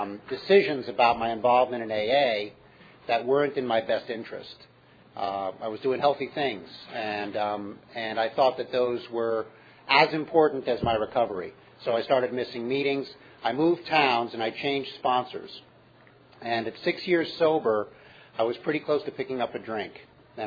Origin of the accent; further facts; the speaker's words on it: Lenox, Massachusetts, United States; I'm an alcoholic. I'm from Lenox, Massachusetts.